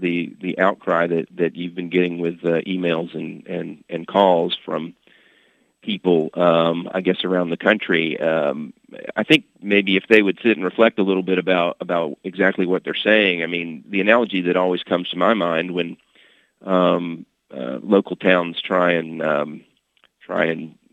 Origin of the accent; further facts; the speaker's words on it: Columbus, Ohio, United States; At the time that I was growing up, Columbus, my hometown, was about 200,000 people, and I think the Jewish population at that time was about 1,000.